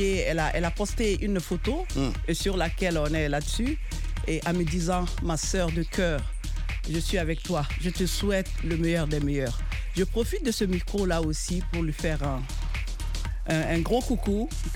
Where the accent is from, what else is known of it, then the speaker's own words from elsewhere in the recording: Mali; chez nous, au Mali